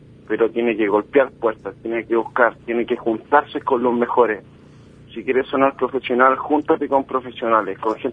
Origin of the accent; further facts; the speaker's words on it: Viña del Mar, Valparaíso, Chile; yo soy de Viña del Mar, de la costa, ir a Santiago y representar mi región fue grande.